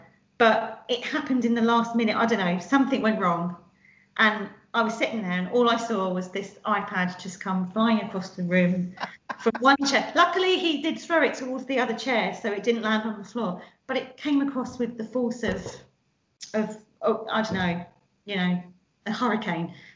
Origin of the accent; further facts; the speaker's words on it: Stratford, London, United Kingdom; Yes, I was actually going to West Ham Upton Park as a child long before he was, because I'm from Stratford, so my family are huge West Ham fans